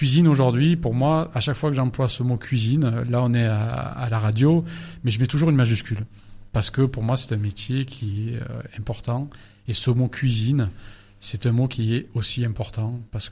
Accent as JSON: {"language": "French", "country": "France", "said": "quand même on est français, donc on est fiers de notre gastronomie"}